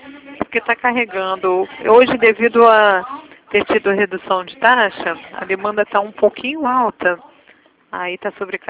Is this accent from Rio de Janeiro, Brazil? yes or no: yes; Rio de Janeiro, Brazil; Então, não, eu não sou de Mogi, não. Eu sou do Rio mesmo.